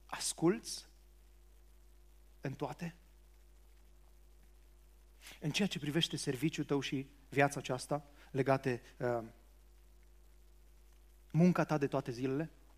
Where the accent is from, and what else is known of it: Romania